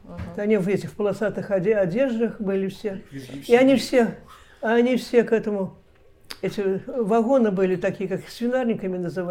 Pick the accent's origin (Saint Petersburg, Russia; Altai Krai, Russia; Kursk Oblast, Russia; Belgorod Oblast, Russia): Belgorod Oblast, Russia; Belgorod; also born or lived in Navlya; Навли, это я там родилась в Навле. А потом уже приехали мы в Белгород.